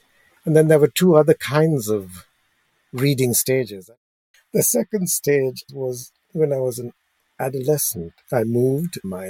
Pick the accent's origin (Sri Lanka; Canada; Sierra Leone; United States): Sri Lanka; I was, as a child growing up in Sri Lanka, Ceylon, as it was called then, and we didn't have TV. TV hadn't come to Sri Lanka in those days. I'm talking about the 50s, 60s.